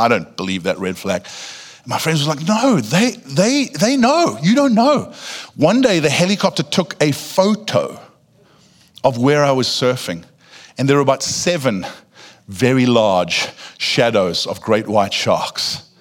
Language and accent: English; South Africa; I grew up surfing in South Africa